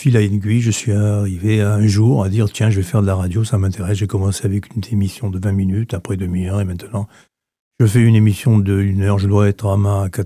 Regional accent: Brittany, France; born there; also born or lived in Isère; J'ai quitté les Alpes pour venir à la mer. Il faut dire que je suis né en Bretagne en 1966. Ça, c'est une autre histoire. Et donc, je suis venu habiter en Bretagne, presqu'île de Crozon.

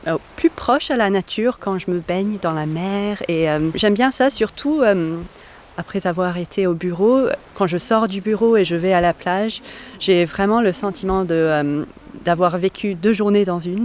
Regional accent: South West England, United Kingdom; French is a second language; je suis une collègue de Gaëlle et je viens de Cornouailles.

